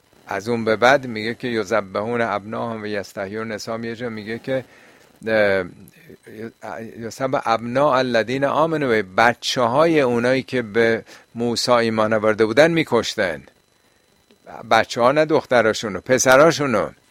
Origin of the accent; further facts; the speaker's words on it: Iran; اصلا دوست داشتن کسی نفهمی که ما ایرانی هستیم فارسی حرف میزنیم